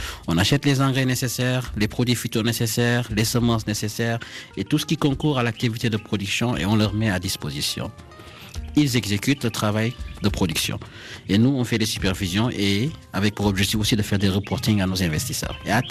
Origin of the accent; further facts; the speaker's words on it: Senegal; also born or lived in Thiès; J'ai grandi au Sénégal, j'ai fait mes études à Thiès. Mes vacances, je les passais souvent aussi en zone rurale, au Fouta, où j'ai pas mal de parents qui évoluent dans le domaine de l'agriculture